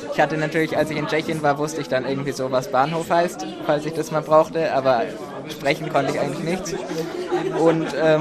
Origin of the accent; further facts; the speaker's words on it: Munich, Bavaria, Germany; now in Olsztyn, Poland; Ich bin 19 Jahre alt, ich komme aus Deutschland, aus München.